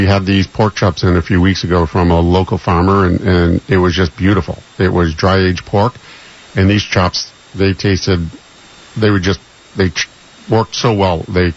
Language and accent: English; Boston, Massachusetts, United States; moved away as an adult; I grew up in Boston and just decided on a whim, I'm moving to Hawaii.